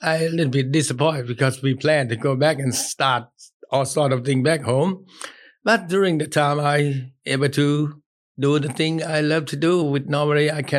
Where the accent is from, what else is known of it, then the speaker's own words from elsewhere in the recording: Thailand; I'm originally from Thailand, in that area as well. But my ethnically is my mix between Thai and Karen.